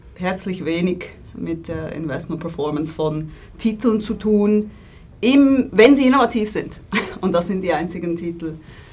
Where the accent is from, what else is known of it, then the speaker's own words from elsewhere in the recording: Nunningen, Solothurn, Switzerland; ich bin aus Nunningen, einem Dorf im Kanton Solothurn, in der Nähe von Basel, im Schwarzbubenland.